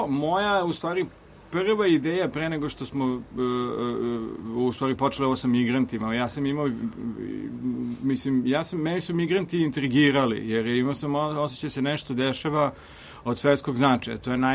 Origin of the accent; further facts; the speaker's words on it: Serbia; mi smo iz Srbije